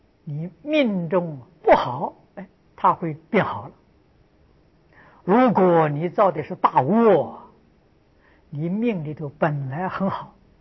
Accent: Lujiang, Anhui, China; 我小时候，我是安徽人，我的老家在庐江，距离九华山呢不算太远

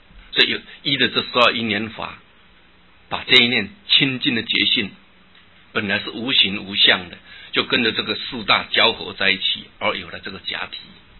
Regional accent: China; 我们中国人喜欢用天来做代表，讲天命之谓性，率性之谓道。

